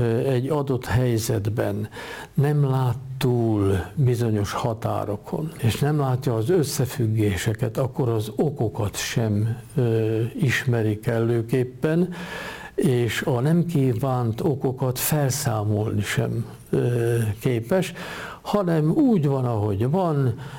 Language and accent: Hungarian; Hungary; Én magyar vagyok, és igyekszem tisztességes lenni, és nem viszem vásárra a bőrömet. Mert én ez vagyok, őseim is ezek voltak, én az akarok maradni továbbra is.